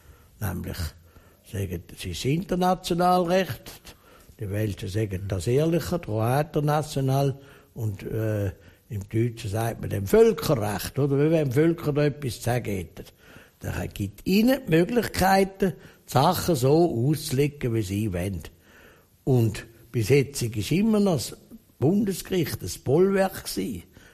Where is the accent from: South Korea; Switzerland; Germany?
Switzerland; Man kann, bei uns in der Schweiz kann man nicht in der direkten Demokratie ein Thema setzen, das kein ist.